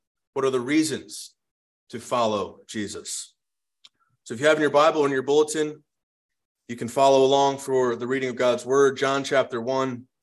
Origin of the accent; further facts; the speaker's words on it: United States; And as an American watching it, you may have been like me and thought, why are they're really promoting the monarchy?